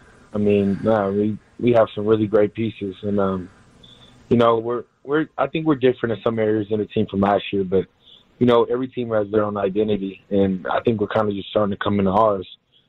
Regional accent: Houston, Texas, United States; now in San Diego, United States; I was from Houston, but I still knew about the program.

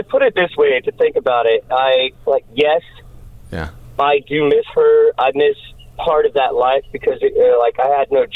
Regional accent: Oklahoma, United States; also born or lived in South Carolina; I'm originally from the Chickasaw Reservation in Oklahoma.

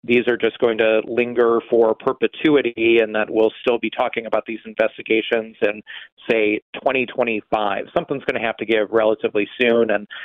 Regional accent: Buffalo, New York, United States; I most kids in the 80s growing up in Buffalo, like watching Commander Tom

